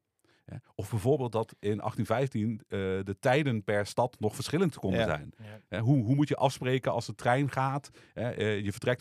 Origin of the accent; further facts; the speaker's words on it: Limburg, Netherlands; moved away; Ik woon daar al lang niet meer. Hè. Ik stel me nooit voor als Limburger